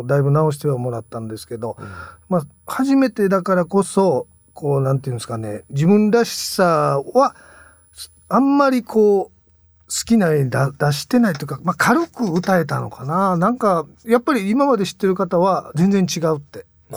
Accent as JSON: {"language": "Japanese", "region": "Kansai", "country": "Japan", "said": "そうで僕関西出身なのにですね"}